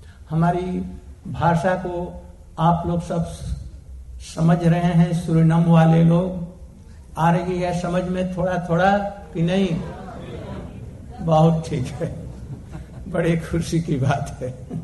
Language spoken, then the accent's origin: Hindi; Mathura, Uttar Pradesh, India; मैं भारत से आया हूं, भारत में मैं मथुरा और वृंदावन से आया हूं